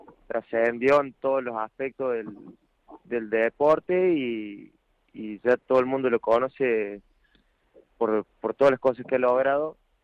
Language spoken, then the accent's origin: Spanish; Córdoba, Argentina; somos los argentinos, somos muy apasionados